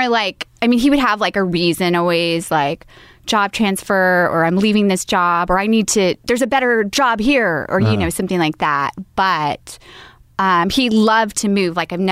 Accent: Hutchinson, Kansas, United States; born there; Okay, so I was born in Hutchinson, Kansas.

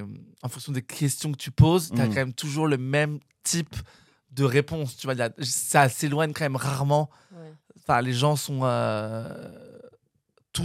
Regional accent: Paris, Île-de-France, France; Dans le 5e arrondissement de Paris.

